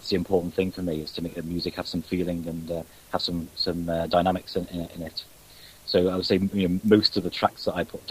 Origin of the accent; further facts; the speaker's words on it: Liverpool, North West England, United Kingdom; I'm actually from the Liverpool area, but at the moment I live just north of Manchester, which is not too far away.